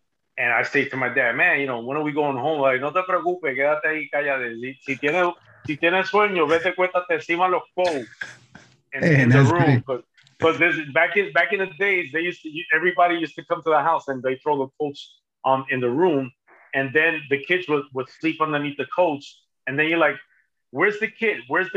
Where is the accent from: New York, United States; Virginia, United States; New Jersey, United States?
New Jersey, United States; Hoboken; Well, you know, I was born and raised in Jersey. Born in Jersey City, raised in Hoboken.